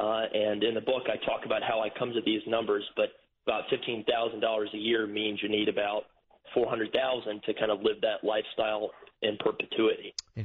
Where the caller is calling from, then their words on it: Reykjavik, Capital Region, Iceland; No, I'm just calling from Reykjavik, Iceland